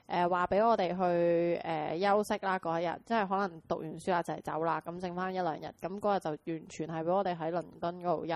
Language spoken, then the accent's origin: Cantonese; China; 我系中国人。